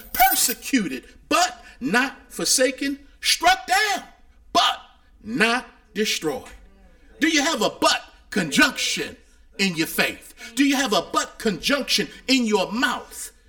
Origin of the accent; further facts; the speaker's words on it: Baltimore, Maryland, United States; I learned about conjunctions growing up in Baltimore watching cartoons.